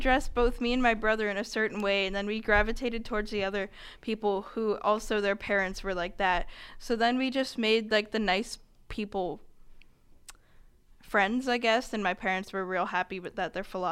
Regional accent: Virginia, United States; Yeah, I'm from Virginia.

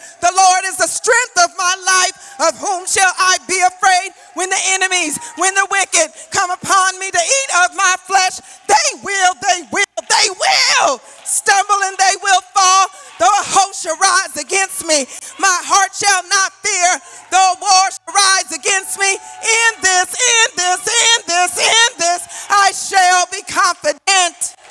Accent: Maryland, United States; moved away; I come from Maryland, so they're a little ways ago, but I get to go home every now and then.

